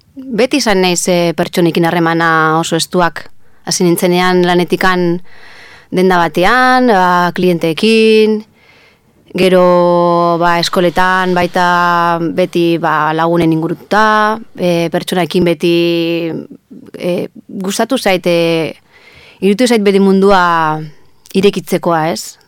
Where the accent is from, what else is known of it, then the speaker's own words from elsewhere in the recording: Barcelona, Catalonia, Spain; now in San Sebastián, Spain; Donostitik anator, ez naiz hemengoa, Donostikoa, Bartzelonakoa naiz. Etorri nintzen bizitzea hemen orain dela 13 urte.